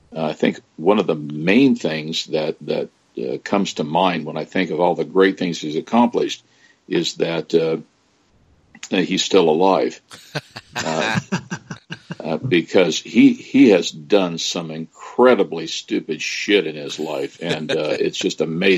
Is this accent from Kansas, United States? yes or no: yes; Kansas, United States; we grew up essentially in the Midwest. At least that's what I call it. It is the state of Kansas.